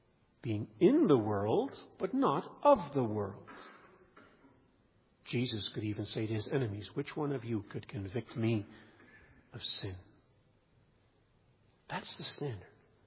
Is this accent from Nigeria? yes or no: yes; Nigeria; now in North America; I grew up in Nigeria and we had a cashew tree.